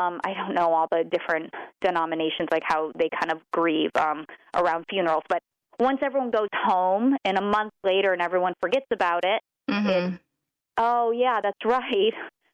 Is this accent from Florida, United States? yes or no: no; Michigan, United States; now in San Diego, United States; I'm from Michigan. I'm actually here right now in my parents' house. It's freezing here, but I live in San Diego.